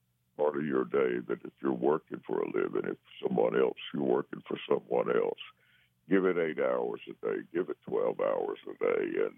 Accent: Alabama, United States; And I grew up in South Alabama, so I'd never really driven in blizzards.

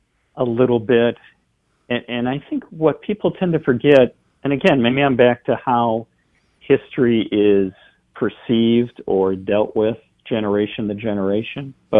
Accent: Philadelphia, Pennsylvania, United States; born there; well, I was born in Philadelphia, but I was barely there. My dad was in the Navy.

